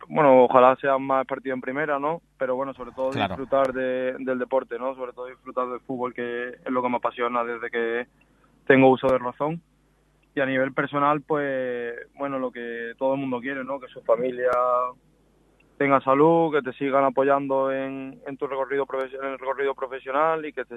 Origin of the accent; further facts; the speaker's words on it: Málaga, Andalusia, Spain; Yo soy malagueño